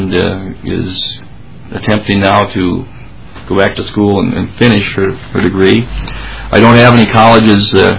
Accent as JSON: {"language": "English", "town": "Litchfield", "region": "Minnesota", "country": "United States", "tie": "born or raised there", "said": "Litchfield, my hometown, being the largest city in the district, graduate of Litchfield High School"}